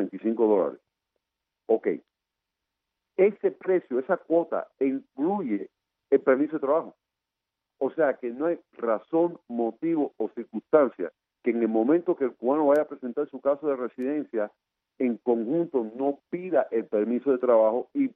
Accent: Guanajuato, Mexico; porque yo soy de Guajirito de Guanajuato

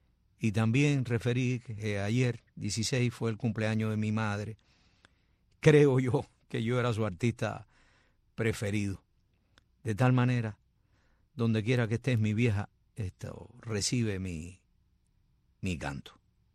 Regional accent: Cuba; a Santa Isabel de las Lajas, allá en mi tierra querida, en mi Cuba.

